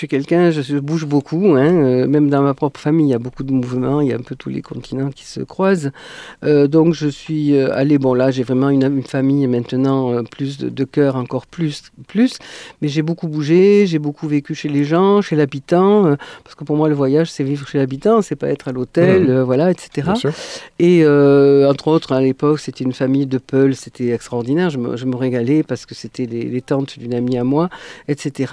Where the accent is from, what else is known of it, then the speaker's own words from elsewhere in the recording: Bobo-Dioulasso, Hauts-Bassins, Burkina Faso; quand je dis à un Burkinabé que … il sait tout de suite que je suis de Bobo.